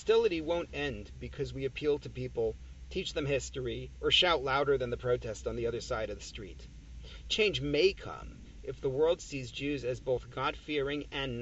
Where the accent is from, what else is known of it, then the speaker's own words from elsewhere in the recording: Franklin Square, New York, United States; also born or lived in Brooklyn, New York; I grew up in Franklin Square. I've been here 54 years. My parents moved us from Brooklyn to Morton Avenue, Franklin Square, in 1972.